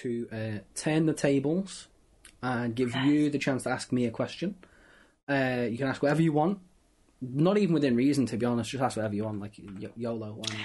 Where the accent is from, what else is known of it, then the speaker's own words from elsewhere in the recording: Liverpool, North West England, United Kingdom; I'm from Liverpool, so big soccer football.